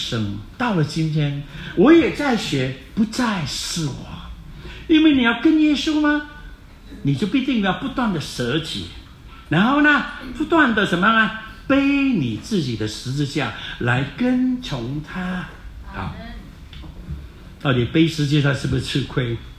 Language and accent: Chinese; South Vietnam, Vietnam; 原来我在1950年出生，1954年越南就开始分开南北，南北之后我们就住在南方。